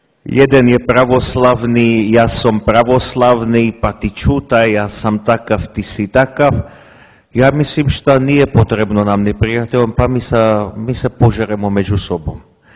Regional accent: Czechia; ja sam Čeh poreklom

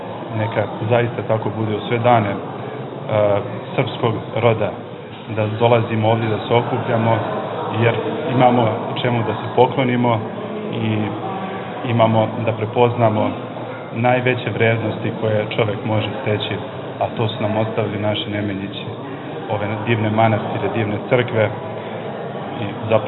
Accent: Valjevo, Kolubara District, Serbia; also born or lived in Australia; dolazim iz Valjeva, služim u bolničkoj crkvi Svetih Besrebrenika Kozme i Damjana pri Valjevskoj bolnici.

